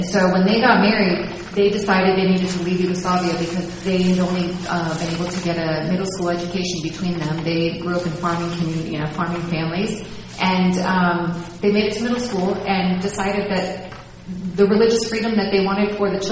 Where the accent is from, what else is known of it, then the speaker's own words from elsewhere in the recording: San Diego, California, United States; I grew up in San Diego, at the beach loving, swimming, my high school newspaper editor, and was also Muslim.